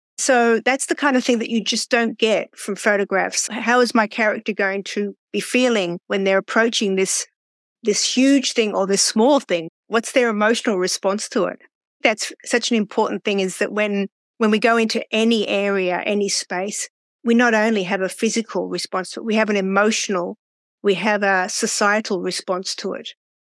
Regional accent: Australia; I'm from Australia, so I had to get to England and then do this as well.

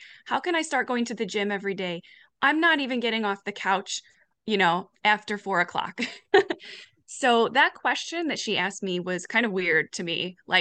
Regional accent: New York, United States; I'm from New York.

